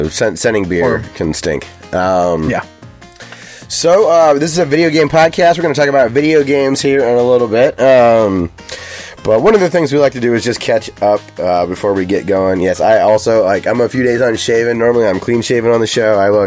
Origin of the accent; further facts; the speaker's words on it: United States; You know, I'm American, so...